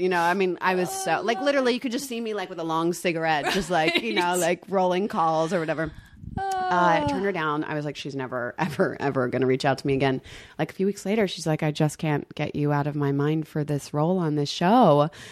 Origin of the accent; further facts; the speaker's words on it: the South, United States; She ended up being from the South. I'm from the South.